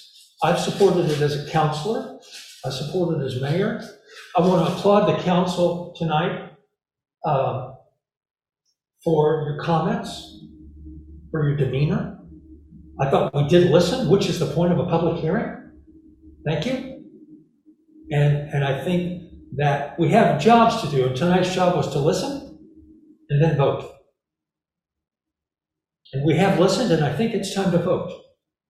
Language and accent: English; Missouri, United States; the people I grew up with in Missouri, which are people that worked hard